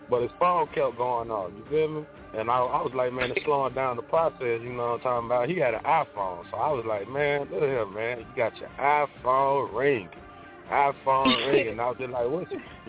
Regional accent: Gulfport, Mississippi, United States; now in Portland, United States; well, actually, I'm from Gulfport, Mississippi. That's where I'm from. Actually, I'm from Gulfport, Mississippi, you feel me? I just moved out here to Portland, you feel me?

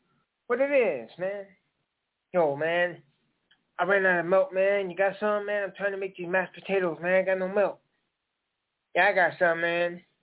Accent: Indiana, United States; I'm from Indiana, and one of the biggest things is this movie called Hoosiers.

